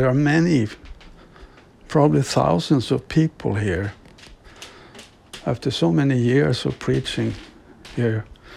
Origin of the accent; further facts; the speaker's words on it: Stockholm, Stockholm County, Sweden; Stockholm is my hometown.